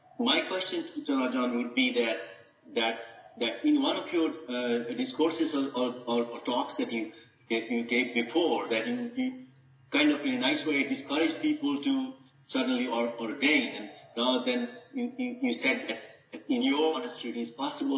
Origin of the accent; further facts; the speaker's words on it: Silver Spring, Maryland, United States; from Silver Spring, Maryland, USA.